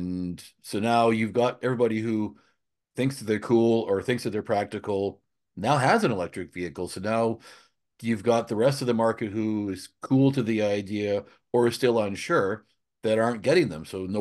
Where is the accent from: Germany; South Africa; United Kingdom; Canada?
Canada; Well, we know, being Canadian, you're 15 to 20 years out if you want to build a mine.